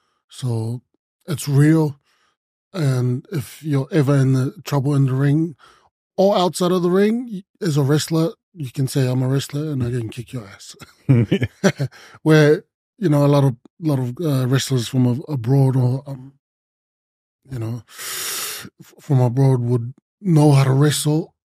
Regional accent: Japan; I come from Japan and I bring the Japanese style.

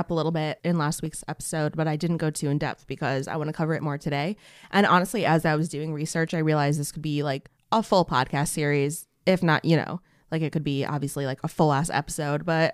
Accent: Wisconsin, United States; We're from Wisconsin. We love our Bloody Marys.

